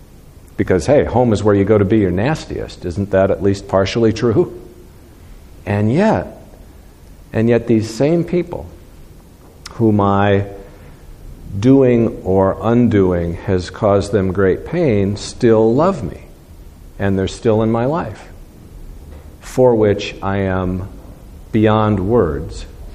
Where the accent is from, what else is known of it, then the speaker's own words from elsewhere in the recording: Midwest, United States; And I think I come from the Midwest, and especially in small towns up there, there's this sort of custom that you never lock your car